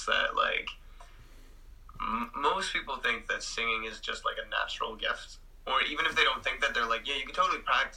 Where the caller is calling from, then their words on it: British Columbia, Canada; British Columbia, in my room around a bunch of plants and with a bunch of instruments.